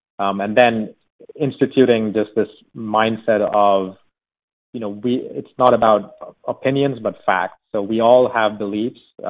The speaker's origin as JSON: {"language": "English", "country": "Nigeria", "tie": "born or raised there", "moved": "as an adult", "lives_now": "United States", "said": "So I grew up in Africa. I've been living in the U.S. for a long time."}